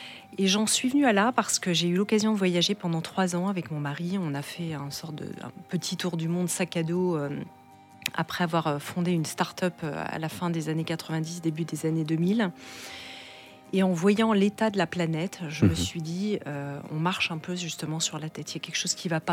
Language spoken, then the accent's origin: French; Brittany, France; now in Switzerland; Moi, je suis bretonne.